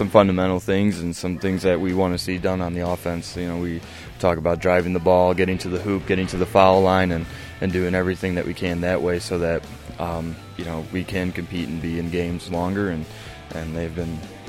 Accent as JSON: {"language": "English", "town": "Dixon", "region": "Illinois", "country": "United States", "tie": "born or raised there", "said": "I grew up in Dixon, Illinois. I went and graduated from Dixon."}